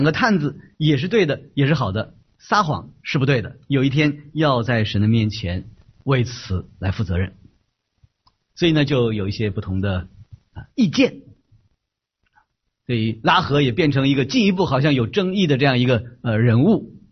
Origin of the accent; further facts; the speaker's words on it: China; 因为我来自中国，我们大家都是中国人